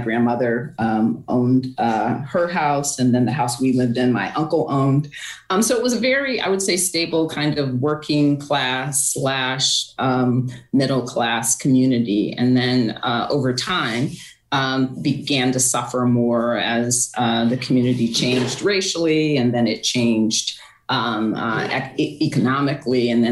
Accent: Waterbury, Connecticut, United States; I actually grew up in the north end of Waterbury, which is where I would say a large portion of the African American community lives.

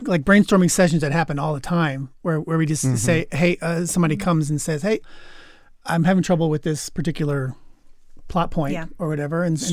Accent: Ridgeland, Mississippi, United States; born there; I was born in Ridgeland, Mississippi.

